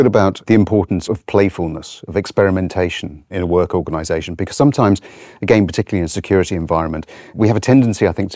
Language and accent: English; Wales, United Kingdom; I'm Welsh